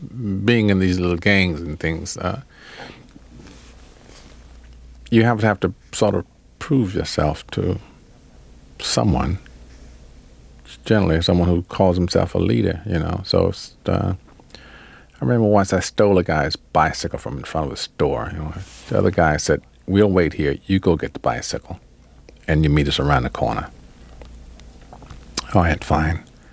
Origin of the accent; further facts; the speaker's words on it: Charleston, Mississippi, United States; I mean, I came from Charleston, Mississippi. I mean, a little town where everybody, you know, the Africans have a saying, it takes a whole village to raise a child.